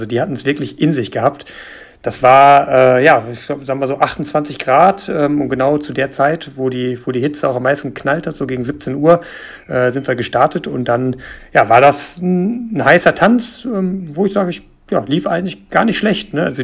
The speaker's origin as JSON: {"language": "German", "region": "North Rhine-Westphalia", "country": "Germany", "said": "viele in meiner Heimat eben auch gewesen, hier mit Bocholt, Sonsbeck, auch Dortmund"}